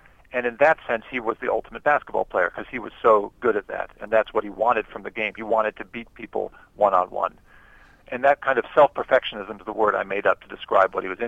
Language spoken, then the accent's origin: English; San Antonio, Texas, United States; And for years, he just kept beating my hometown San Antonio Spurs, and I hated him.